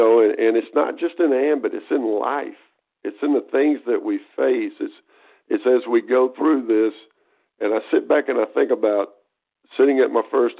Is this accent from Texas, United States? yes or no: yes; Nacogdoches, Texas, United States; one of my real dear friends is driven all night to be down in my hometown of Nacogdoches right now.